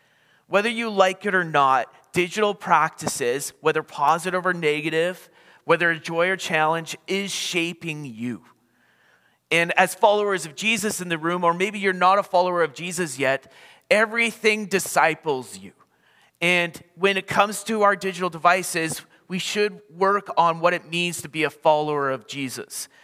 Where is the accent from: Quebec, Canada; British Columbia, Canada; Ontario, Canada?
British Columbia, Canada; Creston; now in Vancouver, Canada; I grew up as a Kootenai kid. I grew up in Creston, BC on a farm. So I love the Kootenais. I miss the Kootenais.